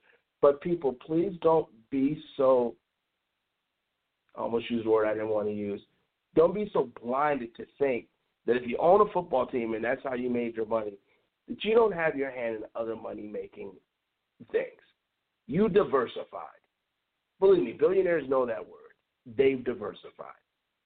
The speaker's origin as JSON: {"language": "English", "town": "Chicago", "region": "Illinois", "country": "United States", "tie": "born or raised there", "said": "We used to call that when I was growing up in Chicago, family business."}